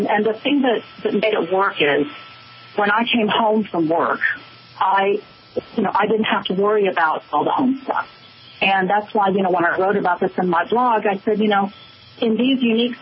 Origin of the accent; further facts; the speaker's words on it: Midwest, United States; I grew up in the Midwest, so I have immigrant parents from China. So I also come from an Asian background